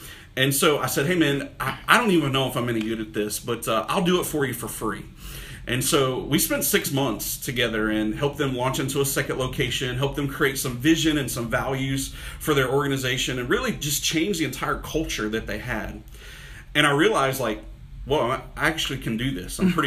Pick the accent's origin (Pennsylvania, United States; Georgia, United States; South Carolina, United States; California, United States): South Carolina, United States; Clover; you know, I grew up in Clover, spent so much time in Charlotte